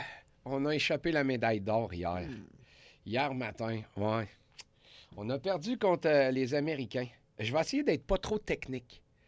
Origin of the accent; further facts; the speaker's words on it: Canada; je suis un Canadien.